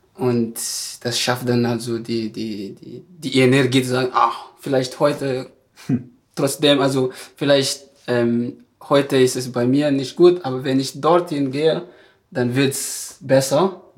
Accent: Madagascar; now in Germany; also ich komme aus Madagaskar

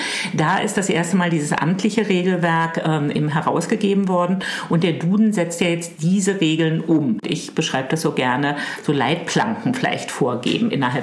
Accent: Germany; ich komme aus der DDR

